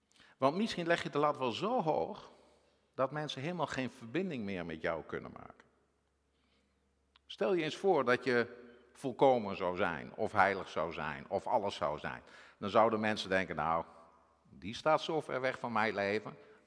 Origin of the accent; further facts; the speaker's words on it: Winterswijk, Gelderland, Netherlands; Ik kom uit Winterswijk. Ik ben getrouwd met Elspeth, die komt uit Gossel en de vergadering van Warrensveld.